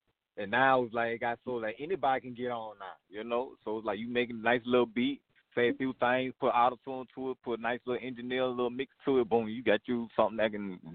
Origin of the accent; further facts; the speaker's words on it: New Orleans, Louisiana, United States; Pretty much like, okay, everybody know I'm from New Orleans.